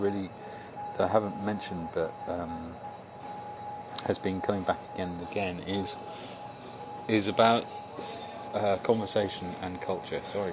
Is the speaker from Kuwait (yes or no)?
no; England, United Kingdom; whether it's about me as an Englishman, a British person.